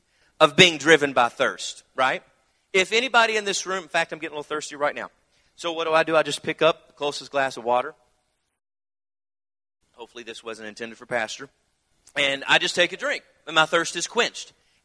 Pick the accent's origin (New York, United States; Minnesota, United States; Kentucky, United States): Kentucky, United States; Again, did I mention I'm from Kentucky?